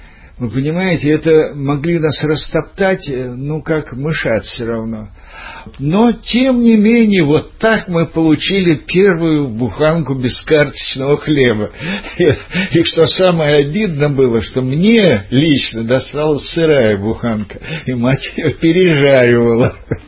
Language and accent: Russian; Aktobe, Aktobe Region, Kazakhstan; moved away; А я, значит, вот родился в Актюбинске и там прожил до 45-го года, до конца войны.